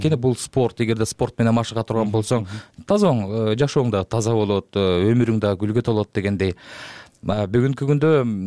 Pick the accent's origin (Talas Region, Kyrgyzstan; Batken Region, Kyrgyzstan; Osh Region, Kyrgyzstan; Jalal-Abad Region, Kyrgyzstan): Jalal-Abad Region, Kyrgyzstan; Toktogul; эмне үчүн менин киндик каным тамган жерге жасабашым керек? Ошол үмүттө, анткени Токтогул бир гана Токтогул шаары же район эмес, толугу менен Кетментөө өрөөнү информациялык вакуумдун.